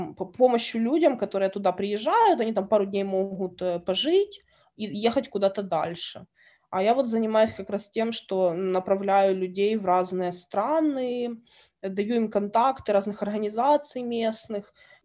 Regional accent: Kyiv, Ukraine; я говорю на русском языке, потому что я коренная киевлянка, моя семья русскоязычная, и мы между собой также общаемся. Мы можем и на украинском общаться

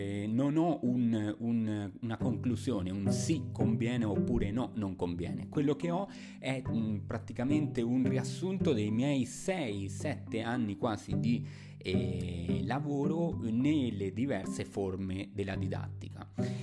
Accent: Buenos Aires, Argentina; Italian is a second language; io sono argentino

